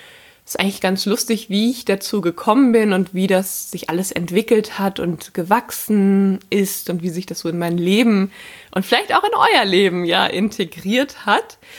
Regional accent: Schleswig-Holstein, Germany; Ich komme aus Schleswig-Holstein, also Ostholstein im Norden Deutschlands, direkt an der Ostsee. Hier ist es richtig schön.

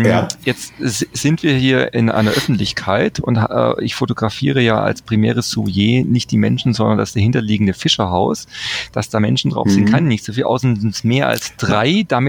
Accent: Baden-Württemberg, Germany; Ich bin ja auch kein Bayer, ich bin ja Württemberger und hier nur im Berufsexil sozusagen.

